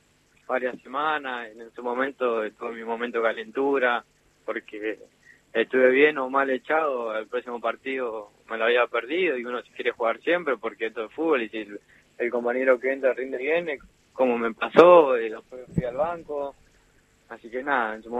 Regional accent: Argentina; como todo argentino

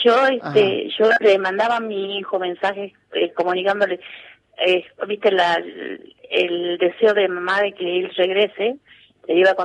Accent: Tucumán, Argentina; Yo soy de Tucumán, he estado en Mar del Plata un año y dos meses

